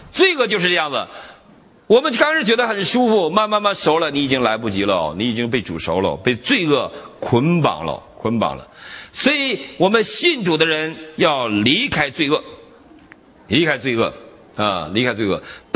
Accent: Northeast China, China; 那时候我们在大陆的时候没什么吃的，我们东北人老抓泥鳅，抓泥鳅吃

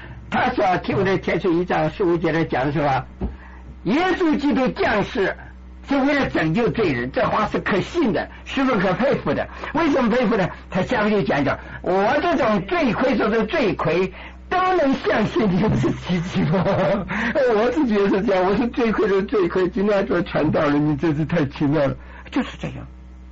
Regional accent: China; now in United States

